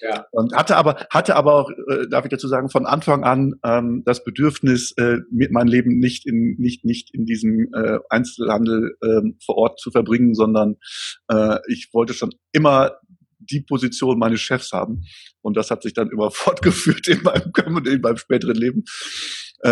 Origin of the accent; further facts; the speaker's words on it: Gronau, North Rhine-Westphalia, Germany; ich komme aus Gronau